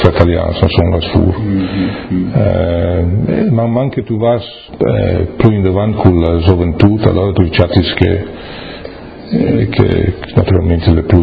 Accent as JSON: {"language": "Italian", "town": "Amanzimtoti", "region": "KwaZulu-Natal", "country": "South Africa", "tie": "born or raised there", "said": "La junior a Uncomas, la senior era un paese che si chiamava Mazimtoti, che era 20"}